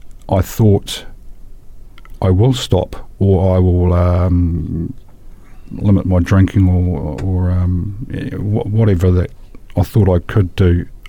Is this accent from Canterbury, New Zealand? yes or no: yes; Christchurch, Canterbury, New Zealand; also born or lived in Palmerston North / Dunedin; I was born in Christchurch, and then moved as a youngster up to a little place near Palmerston North for a few years, and then to Dunedin after that for a few years, and then back to Christchurch when I was about 10, I suppose, and been back here ever since.